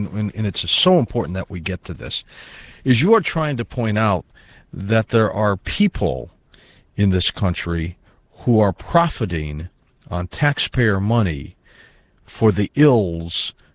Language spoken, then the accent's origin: English; United States; I'm going to speak frankly too, as an American